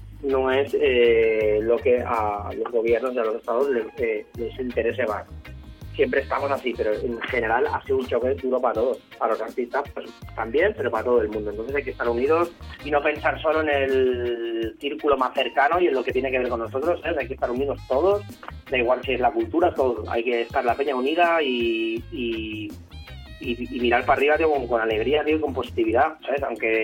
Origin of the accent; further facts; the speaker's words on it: Valencia, Valencian Community, Spain; Y cayó en Valencia, nací en Valencia, estuvimos rulando y luego la vuelta a Valencia, con esta edad más o menos 8 o 9 años, ya no, nos instalamos allí